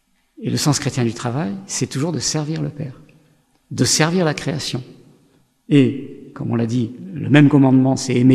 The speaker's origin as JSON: {"language": "French", "town": "Nice", "region": "Provence-Alpes-Côte d'Azur", "country": "France", "lives_now": "Lyon, France", "said": "je suis un Niçois d'origine"}